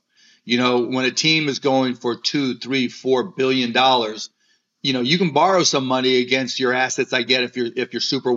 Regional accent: Pittsburgh, Pennsylvania, United States; I remember growing up in Pittsburgh and just having some neighbors that were just so incredibly racist

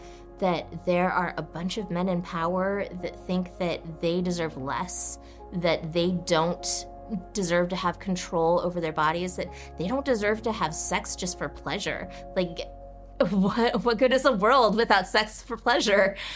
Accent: Alabama, United States; I could get charged with conspiracy in my home state of Alabama.

